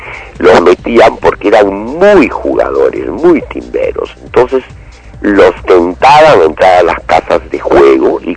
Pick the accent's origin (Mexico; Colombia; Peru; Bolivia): Peru; todos los nacidos en el Perú somos peruanos por igual.